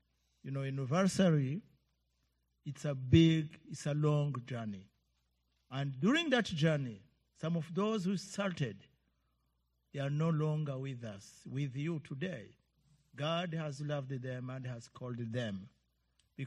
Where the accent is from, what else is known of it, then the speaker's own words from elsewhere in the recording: Burundi; I come from Burundi, and Burundi is located in Central Africa between DRC Congo, Rwanda, and Tanzania. It is a tiny country.